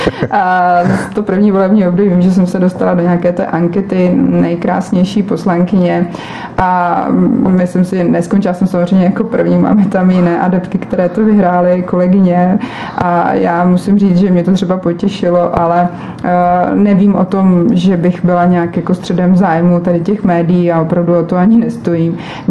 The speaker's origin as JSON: {"language": "Czech", "town": "Most", "region": "Ústí nad Labem Region", "country": "Czechia", "said": "už jsem říkala, že pocházím z Mostu"}